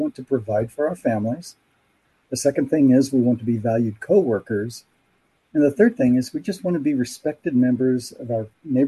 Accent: Kansas, United States; I had to mention I came from Kansas. I grew up on a farm, that kind of thing.

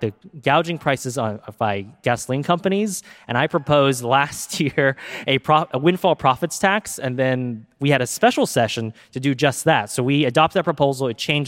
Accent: California, United States; And maybe it's because I grew up here in Silicon Valley

